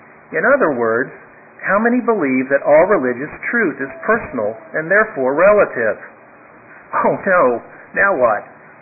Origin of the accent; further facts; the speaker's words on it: Texas, United States; I'm from Texas. I grew up in a religious home with loving parents